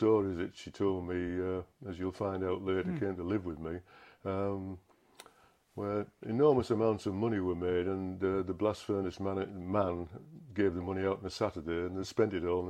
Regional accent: Middlesbrough, North East England, United Kingdom; born there; I currently live in Gisborough. I was born in Middlesbrough in 1939, August the 2nd.

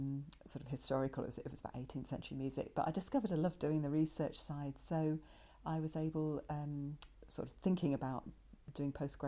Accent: Hastings, South East England, United Kingdom; when I was growing up in Hastings. I used to go to the local folk club, which was called the Black Horse in Telham, which is just outside of Hastings.

